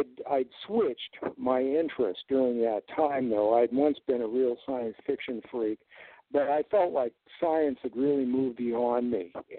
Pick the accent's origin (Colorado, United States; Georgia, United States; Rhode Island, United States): Colorado, United States; a formula that I first came upon when I was a teenager growing up in Colorado.